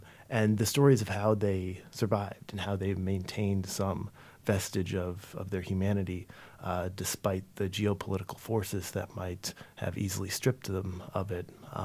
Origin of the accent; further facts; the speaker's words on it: United States; me speaking personally as an American, I feel, you know, enormously blessed to live in a place where the only time we really experience that kind of violence is on the television screen